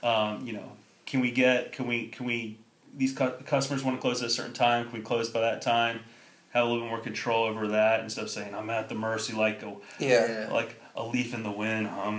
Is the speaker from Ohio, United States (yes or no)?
no; Chesapeake, Virginia, United States; And I'm from Chesapeake, Virginia, and I decided to go to Winthrop.